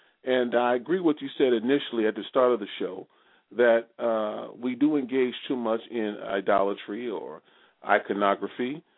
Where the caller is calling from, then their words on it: Maryland, United States; I'm just telling you, I'm calling you from Maryland